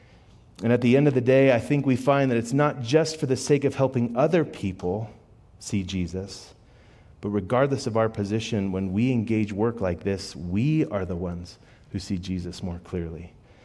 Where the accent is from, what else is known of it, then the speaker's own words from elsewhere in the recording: Broomfield, Colorado, United States; I grew up in Broomfield. This is home. I grew up okay financially.